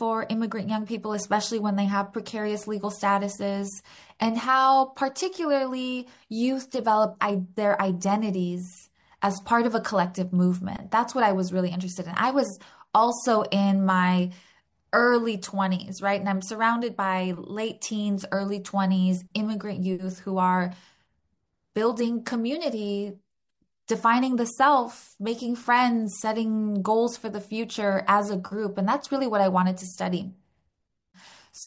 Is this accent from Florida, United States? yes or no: no; Los Angeles, California, United States; I'm born and raised in Los Angeles, so I went to UCLA and then across town for my PhD at USC.